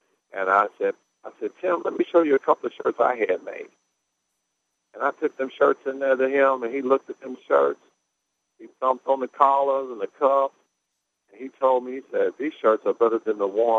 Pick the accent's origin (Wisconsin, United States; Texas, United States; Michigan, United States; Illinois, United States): Illinois, United States; Chicago; also born or lived in Memphis; for me is because I am from Chicago and I lived in Memphis, a lot of my friends who were playing in the NBA